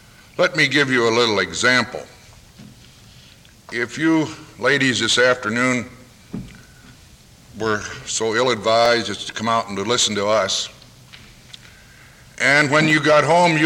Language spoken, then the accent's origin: English; Austin, Minnesota, United States; Certainly I remember as a boy growing up in Austin, the great columnists, Cedric Adams, George Barton, and lo and behold, Dick Cullum, who's still writing.